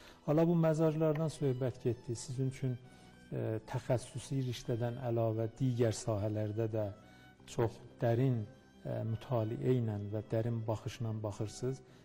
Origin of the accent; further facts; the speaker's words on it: Tehran, Tehran Province, Iran; Mən də təqribən 3-4 yaşımdan Tehranda olmuşam, tamam təhsilat filan. İndi məsələn 3-4 ildir qayıtmışam və doğrudan da Tehranda tab gətirib qala bilmirəm.